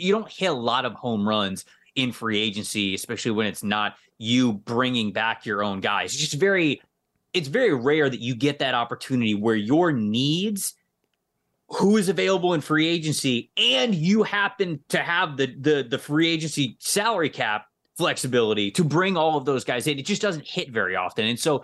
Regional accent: Florida, United States; I'm from the Tampa Bay area, and I believe 2017 was my first season there. And I watched, even just as a native of the area, I watched some bad Buccaneers teams for a long, long time

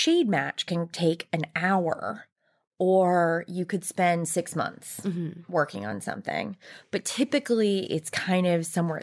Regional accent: Savannah, Georgia, United States; So I grew up in the Southeast. I grew up in Savannah, Georgia.

